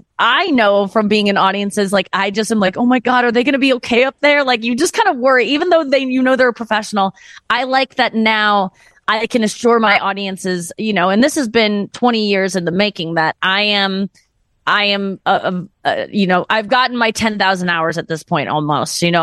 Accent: St. Louis, Missouri, United States; especially in the Midwest, I'm from St. Louis

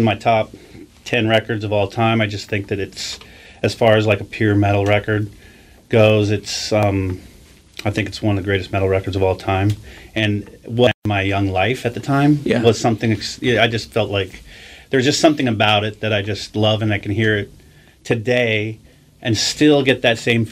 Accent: Bremerton, Washington, United States; I'm from Bremerton, so I thought I might go over there for that one.

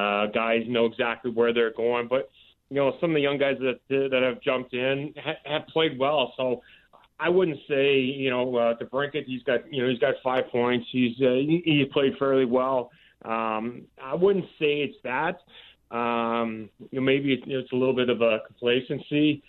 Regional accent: Canada; Well, you know, being a Canadian growing up on the farm, I've tossed a few axes in my day.

